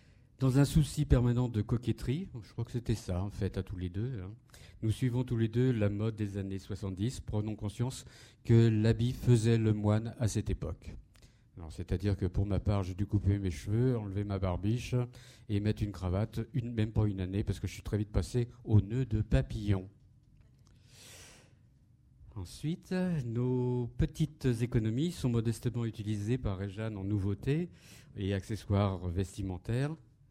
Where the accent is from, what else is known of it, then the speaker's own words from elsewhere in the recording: Brittany, France; Nous, on a choisi bien sûr la Bretagne, puisqu'on vient de Bretagne, et nationale.